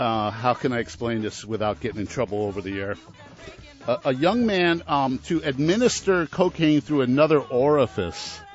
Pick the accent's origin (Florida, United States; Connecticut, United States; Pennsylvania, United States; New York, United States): Connecticut, United States; also born or lived in California; I'm from originally from Connecticut, but I moved to San Francisco and lived in Berkeley.